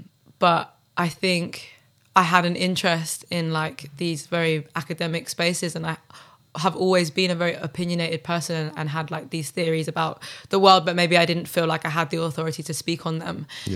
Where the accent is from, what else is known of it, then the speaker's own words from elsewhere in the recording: London, United Kingdom; Well, I guess like being from South London